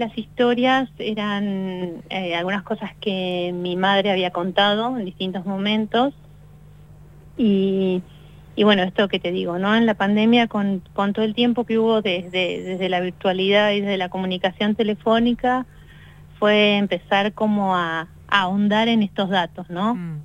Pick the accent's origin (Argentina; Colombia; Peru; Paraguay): Argentina; Trelew, Chubut; Yo soy chubutense, nací en Trelew, y bueno, y en realidad toda mi familia desde hace muchos años vivo en la Patagonia.